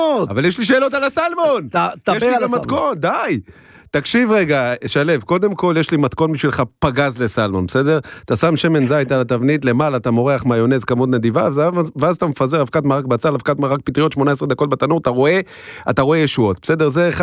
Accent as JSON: {"language": "Hebrew", "town": "Bnei Brak", "region": "Tel Aviv District", "country": "Israel", "tie": "born or raised there", "said": "אני גדלתי בבני ברק"}